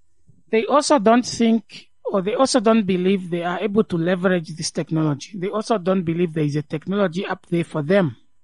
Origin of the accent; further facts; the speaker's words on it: Livingstone, Southern Province, Zambia; when I grew up in Livingston, in the street where we were, people spoke Tonga. And no, it was not Tonga. Sorry, it was Vemba.